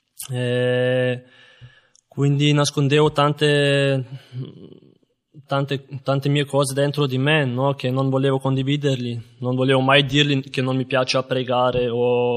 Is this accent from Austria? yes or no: yes; Austria; sono croato e sono nato in Austria, ho vissuto la mia vita lì e io anche vengo da una famiglia cristiana